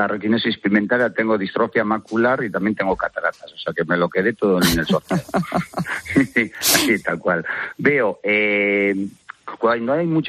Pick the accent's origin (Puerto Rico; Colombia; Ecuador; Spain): Spain; Ondarroa, Basque Country; conocí a un amigo de un pueblo vecino de Marquina, yo soy de Ondarra.